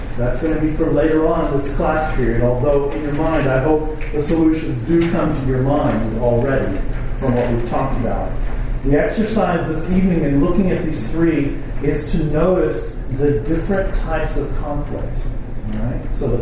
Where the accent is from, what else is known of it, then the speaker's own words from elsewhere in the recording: South Africa; I grew up in South Africa